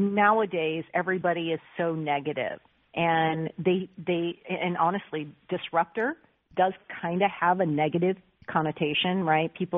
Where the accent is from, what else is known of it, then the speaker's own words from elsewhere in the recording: United States; born there; I was born in the States, so my perspective was way different than theirs